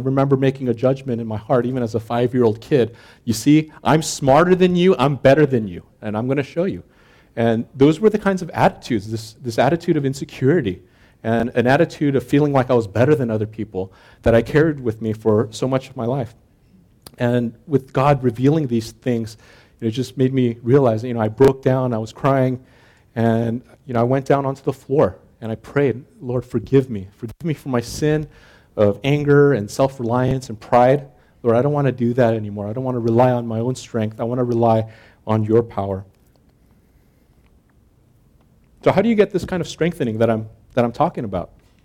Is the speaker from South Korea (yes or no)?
yes; South Korea; English is a second language; now in United States; I would get teased quite a bit because I was culturally different. So things like picking your nose, which is common in Korea and it's okay, was not acceptable in the US.